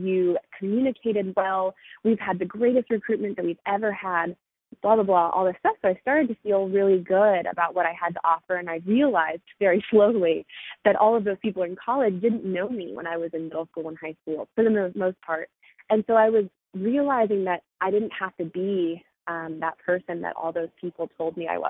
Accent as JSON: {"language": "English", "region": "Florida", "country": "United States", "said": "I am from a little town outside of Orlando, Florida. So essentially Central Florida. One of those towns where you go to school with the same people from kindergarten all the way through high scho"}